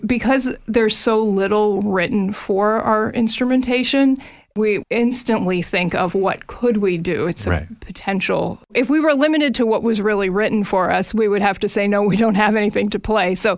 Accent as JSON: {"language": "English", "town": "Toronto", "region": "Ontario", "country": "Canada", "tie": "born or raised there", "also_born_or_lived": "Winnipeg", "said": "Yes, in a way, Manitoba, Winnipeg will always be home in a way, but I grew up in Toronto and I just recently moved back here."}